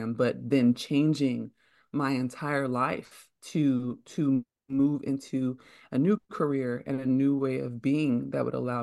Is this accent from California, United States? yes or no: yes; Oakland, California, United States; Growing up in Oakland, California, I grew up in the birthplace of the Black Panther Party.